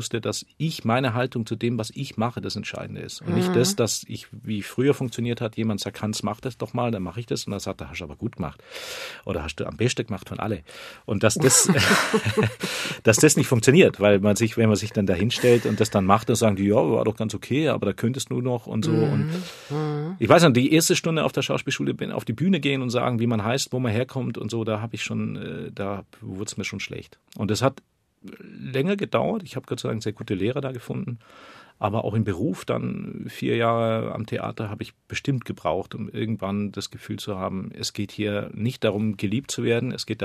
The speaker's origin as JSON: {"language": "German", "region": "Baden-Württemberg", "country": "Germany", "said": "Aber für mich war das als Schwabe großartig."}